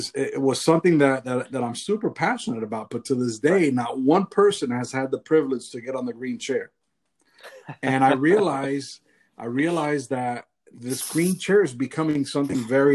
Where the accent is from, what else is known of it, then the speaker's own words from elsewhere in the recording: Hialeah, Florida, United States; moved away; I don't live in South Florida. I'm from Hialeah originally, and I've said that before, but I haven't been there in 19 years, going on 20 years.